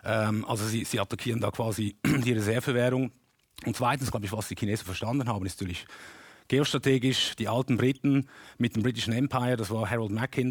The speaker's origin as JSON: {"language": "German", "country": "Switzerland", "tie": "born or raised there", "said": "Und ich bin ein Schweizer. Also das heißt, ich bin natürlich aufgewachsen in ein geistiges Kind der Schweiz."}